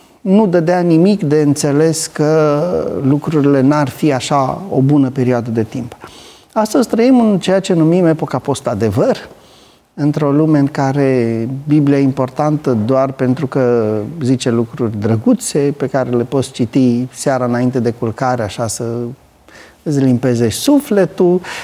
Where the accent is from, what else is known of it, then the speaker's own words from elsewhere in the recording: Romania; Noi ca români, de exemplu, spunem 96%, după alții chiar mai mult, că suntem creștini.